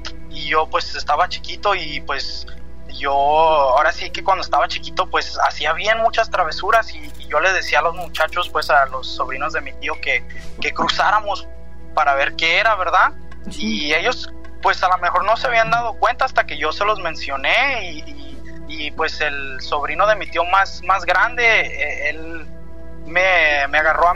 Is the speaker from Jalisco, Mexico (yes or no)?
yes; Tlaquepaque, Jalisco, Mexico; now in Los Angeles, United States; Pues ya llevo casi 30 años aquí viviendo en California, en Los Ángeles. Pero pues soy de Guadalajara, de Tlaquepaque.